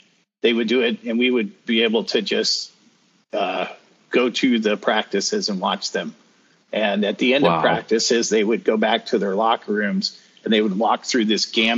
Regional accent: Greeley, Colorado, United States; Yeah, that was probably the highlight of growing up in Greeley.

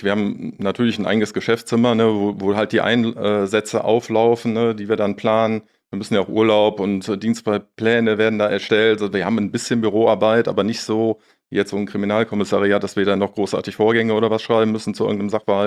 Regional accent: North Rhine-Westphalia, Germany; Du weißt, wir sind aus Nordrhein-Westfalen.

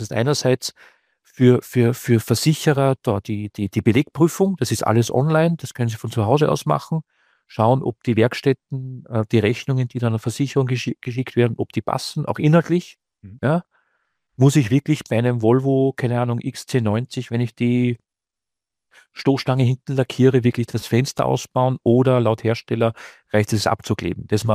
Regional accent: Salzburg, Austria; wenn du Luftlinie irgendwie in Tirol oder in Salzburg, wo ich herkomme, 20 Kilometer Luftlinie hast

